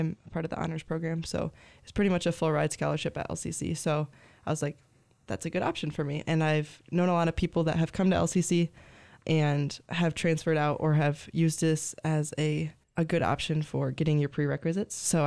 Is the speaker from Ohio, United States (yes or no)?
no; Lansing, Michigan, United States; So I grew up in Lansing.